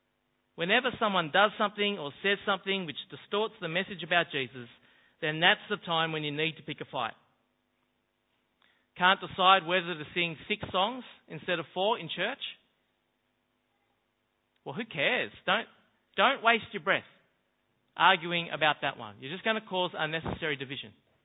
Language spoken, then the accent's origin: English; Australia; Now, these two things that we would do, they would mark us out as Australian.